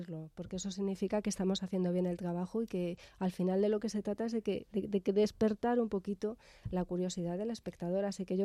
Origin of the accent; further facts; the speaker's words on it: Madrid, Community of Madrid, Spain; yo ya soy madrileña, yo ya nací en Madrid.